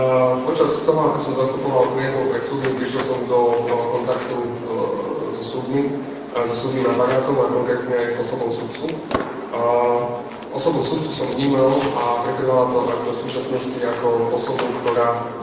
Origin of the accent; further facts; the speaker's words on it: Bardejov, Prešov Region, Slovakia; now in Košice, Slovakia; mám 30 rokov. Som rodený Prešovčan, ale vyrastal som v Bardejove. V súčasnosti žijem v Košiciach. Základnú strednú školu som absolvoval v Bardejove.